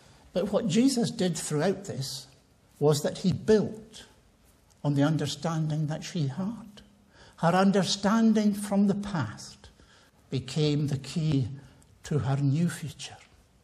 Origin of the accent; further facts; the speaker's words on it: Tiree, Scotland, United Kingdom; When I was a boy growing up in Tyree